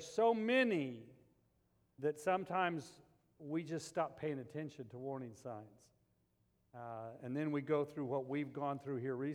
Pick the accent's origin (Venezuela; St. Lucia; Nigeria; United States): United States; Albuquerque, New Mexico; when I grew up in Albuquerque, there was fire warnings.